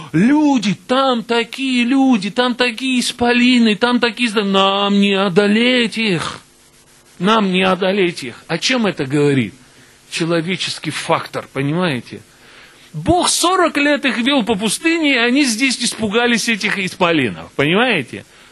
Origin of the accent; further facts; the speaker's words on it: Baku, Azerbaijan; Вот я родился, вырос в Баку.